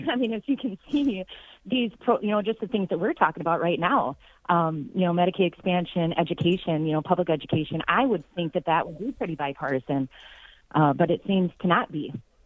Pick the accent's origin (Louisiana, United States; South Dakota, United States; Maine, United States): South Dakota, United States; Sioux Falls; Well, I grew up in Sioux Falls. I've lived here my whole life.